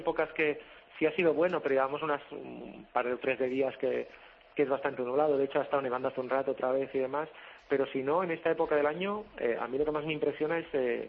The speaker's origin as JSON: {"language": "Spanish", "town": "Barcelona", "region": "Catalonia", "country": "Spain", "moved": "yes", "said": "yo soy de Barcelona"}